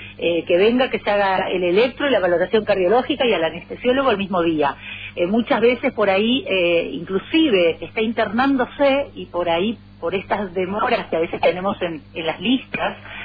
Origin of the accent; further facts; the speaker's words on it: Dos de Mayo, Misiones, Argentina; alguien que es del medio de Misiones, que soy de 2 de Mayo. Así que conozco, y vengo de familia humilde